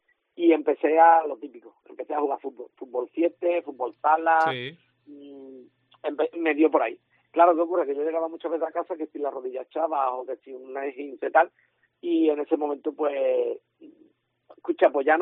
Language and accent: Spanish; Cádiz, Andalusia, Spain; born there; also born or lived in San Fernando; now in Chiclana, Spain; yo nací en Cádiz, yo he estado viviendo en San Fernando muchísimos años. Cierto es que hace 5 años, 6 años ya va a ser, que me fui a vivir a Chiclana